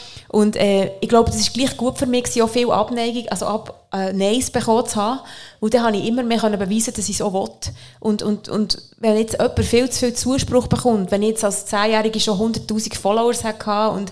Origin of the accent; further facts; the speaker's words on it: Bern, Switzerland; als Berner Mädchen, wo die Balletttänzerin werden, die Eltern kommen aus einer Trachtenfamilie